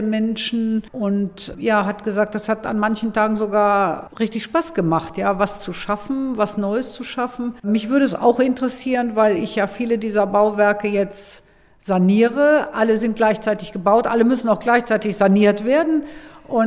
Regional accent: Cologne, North Rhine-Westphalia, Germany; born or raised there

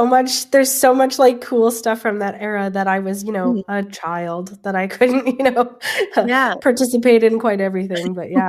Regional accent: Vancouver, British Columbia, Canada; And growing up in Vancouver

